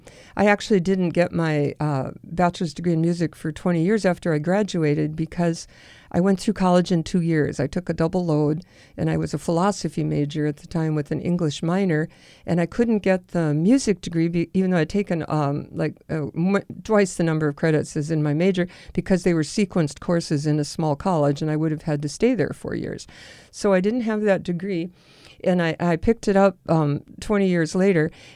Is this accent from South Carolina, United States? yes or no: no; Bismarck, North Dakota, United States; and in my hometown of Bismarck, North Dakota. That was very meaningful.